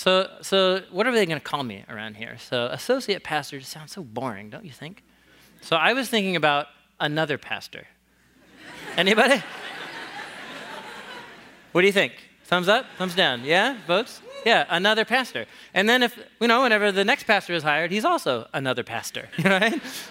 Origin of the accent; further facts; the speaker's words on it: Portland, Oregon, United States; So some of you know, I grew up here in Portland, just a couple blocks away